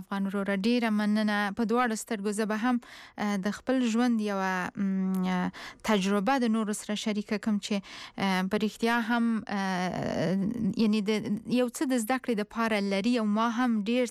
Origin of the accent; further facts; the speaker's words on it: Paktia, Afghanistan; زه هم د پکتیا یم